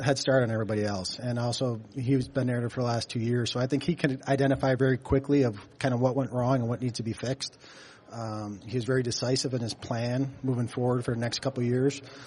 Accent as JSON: {"language": "English", "town": "Buffalo", "region": "New York", "country": "United States", "said": "and obviously I'm from Buffalo too."}